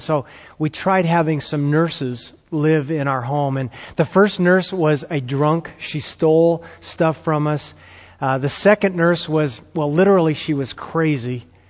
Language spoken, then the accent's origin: English; Scottsdale, Arizona, United States; I grew up here in Arizona, actually in Scottsdale, when it was a little town up in the Phoenix area.